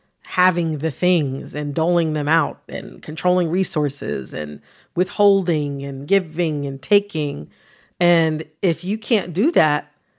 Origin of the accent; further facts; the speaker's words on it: United States; Like, I'm Black, I'm American.